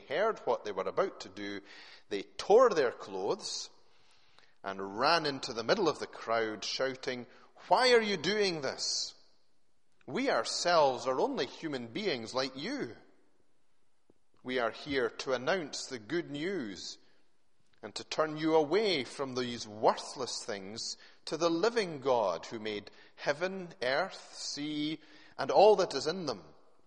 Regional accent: Glasgow, Scotland, United Kingdom; if it had not been for that geographical accident which saw me born into and brought up in the south side of Glasgow

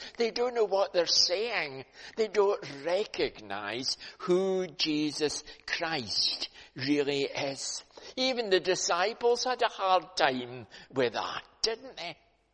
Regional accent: Scotland, United Kingdom; But most of us are not Jewish by race. But we're Scottish, most of us, I expect, here in church today.

